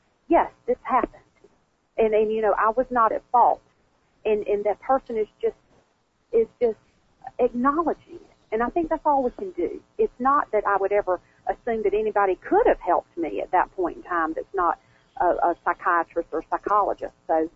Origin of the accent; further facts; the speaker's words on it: Georgia, United States; what my background had been like growing up in South Georgia and what led me to be the person I am today.